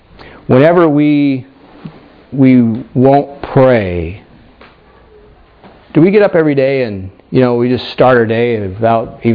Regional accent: Castlegar, British Columbia, Canada; You know, you go across the world and you say, oh, I'm from Castlegar. Where is that? Well, do you know Nelson? No. Kelowna? No.

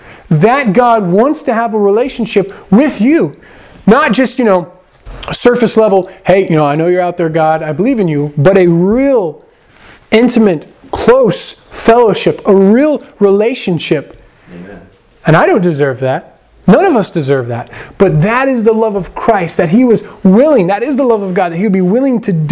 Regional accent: Iowa, United States; I'm from Iowa, right? Iowa is like, this right here, that is Iowa.

